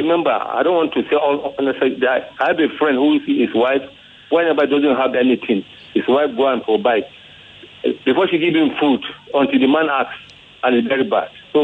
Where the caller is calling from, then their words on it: Ifo, Ogun, Nigeria; I'm calling from Ifo, Ogun State.